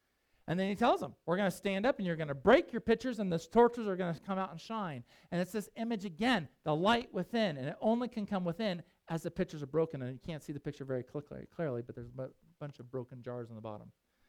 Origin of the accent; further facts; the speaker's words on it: Jackson, Wyoming, United States; I grew up in Jackson, Wyoming.